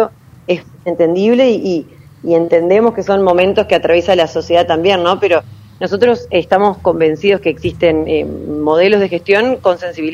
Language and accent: Spanish; Argentina; esto no es hacia donde tenemos que ir como argentinos.